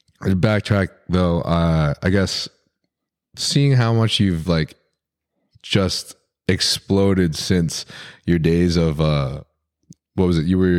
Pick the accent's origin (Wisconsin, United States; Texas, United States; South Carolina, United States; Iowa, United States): Texas, United States; also born or lived in Arkansas / Indiana; So I grew up in Texas and then Arkansas. And then I went to school at Purdue. I went to school in Purdue, which is in Indiana.